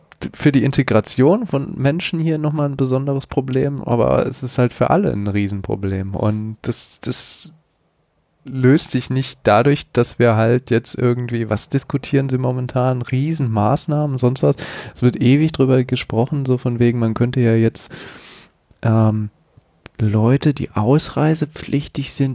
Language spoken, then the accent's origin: German; Bielefeld, North Rhine-Westphalia, Germany; Bielefeld, wo kommen deine Eltern her? Hamburg und Berlin. Und wo kommen die wirklich her? Also ich glaube, mein Vater ist in Lübeck geboren